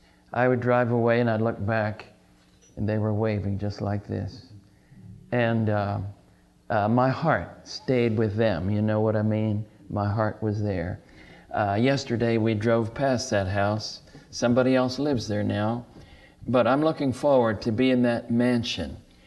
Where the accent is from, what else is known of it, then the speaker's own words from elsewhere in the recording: Richmond, Virginia, United States; We're really coming from Richmond, Virginia. That's where I was born and raised. And I've been traveling ever since I was 16 years old.